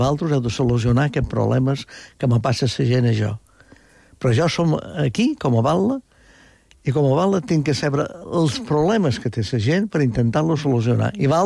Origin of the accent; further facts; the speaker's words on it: Olot, Catalonia, Spain; born there; moved away as an adult; now in Mallorca, Spain; jo vaig néixer a Olot